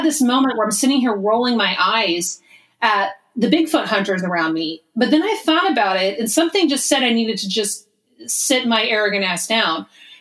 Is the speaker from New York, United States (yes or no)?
no; Oregon, United States; growing up in Oregon, whenever I'd go to a different part of the country, that's like the first thing to be out of my mouth. Yes, I'm from Oregon.